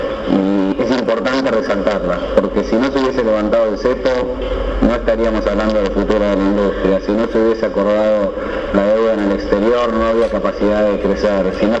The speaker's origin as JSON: {"language": "Spanish", "country": "Argentina", "said": "porque logramos nosotros, como argentinos"}